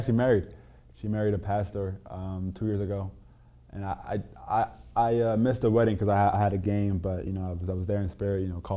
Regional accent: Cedar Grove, New Jersey, United States; So I was born in Jersey. A big town actually called Jersey City was where I was born. I grew up in a small town called Cedar Grove in New Jersey. Small town, not really, not much going on, but we took pride in, you know, where we grew up.

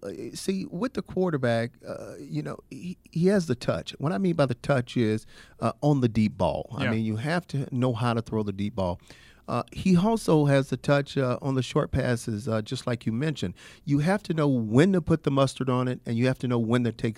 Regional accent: Mobile, Alabama, United States; And obviously, you know, I'm from the Mobile Theater area.

